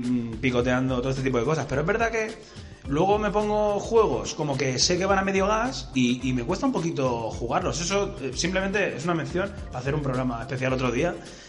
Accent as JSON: {"language": "Spanish", "region": "Balearic Islands", "country": "Spain", "said": "yo soy músico, toco en varias bandas, una de ellas es … somos de Mallorca"}